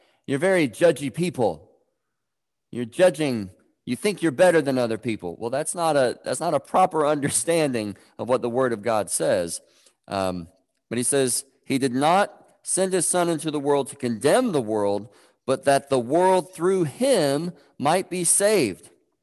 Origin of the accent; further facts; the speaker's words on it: North Carolina, United States; Now, and I grew up in North Carolina, so this is not quite the belt buckle of the Bible Belt. We were pretty close.